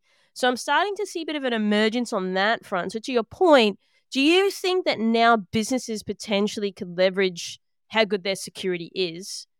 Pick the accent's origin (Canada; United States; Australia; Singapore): Australia; I'm an Australian, as you probably tell